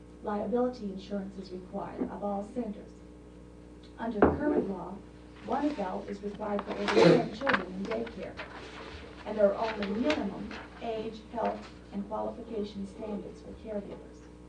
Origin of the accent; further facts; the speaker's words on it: Anchorage, Alaska, United States; I'm from Anchorage.